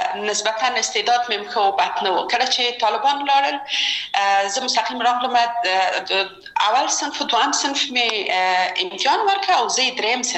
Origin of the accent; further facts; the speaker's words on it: Kabul, Afghanistan; زه اصلا د میدان وردګ ولایت یم او په کابل کې بیا زیږیدلی یم. په کابل کې زیږیدلی یم، په کابل کې لوی شوم، په کابل کې مې درسونه وویل او ټول کارونه او فعالیتونه مې په کابل کې و.